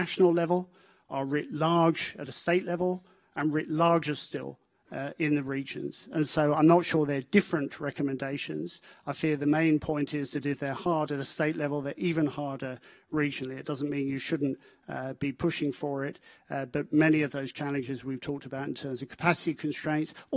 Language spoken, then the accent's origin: English; United Kingdom; now in Australia; you are struck as a Brit at the average standard of living.